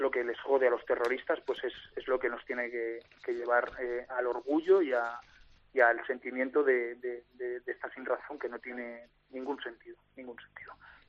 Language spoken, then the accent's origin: Spanish; Barcelona, Catalonia, Spain; como barcelonés que soy, me siento herido